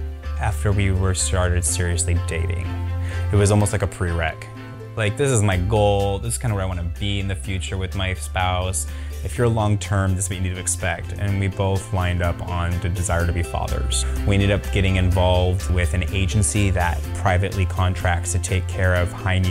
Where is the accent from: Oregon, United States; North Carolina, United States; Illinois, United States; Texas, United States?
Oregon, United States; Portland; I grew up in Portland and in North Portland, and I grew up in a very evangelical, conservative, fundamentalist home.